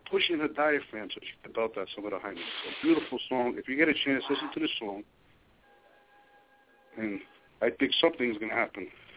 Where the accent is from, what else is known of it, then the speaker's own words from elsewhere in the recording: Port Washington, New York, United States; Oh, Pat, by the way, I grew up in Long Island, Port Washington.